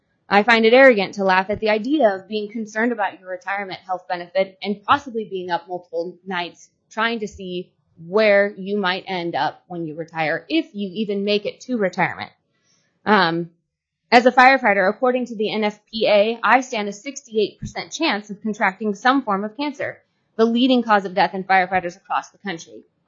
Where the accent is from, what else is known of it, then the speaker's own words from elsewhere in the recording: Alaska, United States; Each time I introduced myself to someone new and they heard I was from Alaska, I got variations of the same comment.